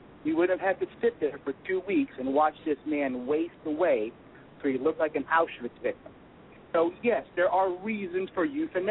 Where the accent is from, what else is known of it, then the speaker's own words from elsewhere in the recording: Deep South, United States; I mean, where I grew up in the Deep South, if some woman, some white woman had, say, been raped by a black guy, she got an abortion.